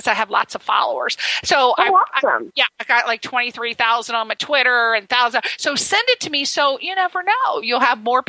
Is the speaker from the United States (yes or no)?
no; Ireland; You know, I'm Irish. We don't put up with that.